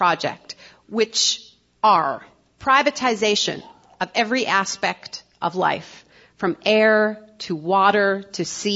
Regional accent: Canada; I'm Canadian, I'm a dual citizen, by the way, Canadian and American. My parents actually met in California, and my father was a war resister and came to Canada during the Vietnam War.

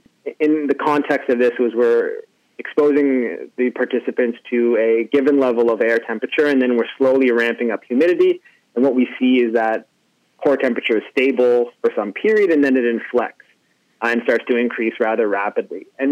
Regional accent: Canada; So, I'm Canadian, and thing with heat in Canada is it doesn't get quite so hot

